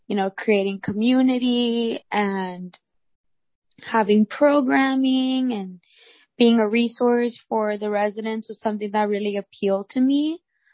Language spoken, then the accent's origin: English; Laredo, Texas, United States; I'm from Laredo, Texas, and I became an RA my sophomore year, so about 2.5 years ago.